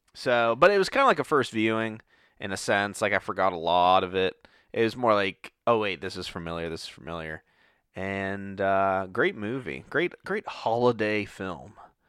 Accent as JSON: {"language": "English", "town": "Pittsburgh", "region": "Pennsylvania", "country": "United States", "said": "I'm from Pittsburgh."}